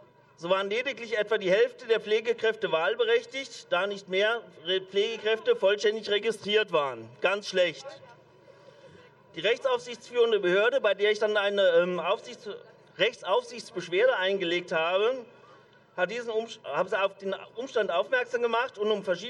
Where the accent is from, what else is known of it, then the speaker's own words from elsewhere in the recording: Rhineland-Palatinate, Germany; Ich komme aus Rheinland-Pfalz, bin dort seit 30 Jahren Krankenpfleger